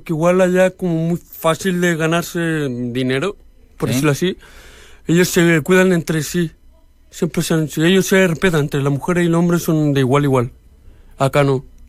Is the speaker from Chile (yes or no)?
yes; Chile; yo soy un chileno hablando con mexicanos